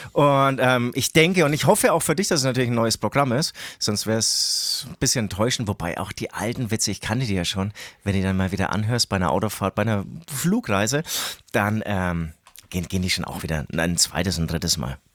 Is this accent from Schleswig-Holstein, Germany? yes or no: no; Bavaria, Germany; Genau, aber ich komme ja aus Franken